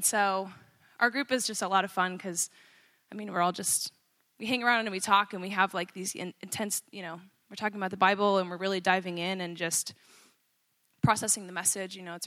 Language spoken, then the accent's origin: English; Georgia, United States; moved away as an adult; I grew up in Georgia, and I got married to Ike and moved up here 5 years ago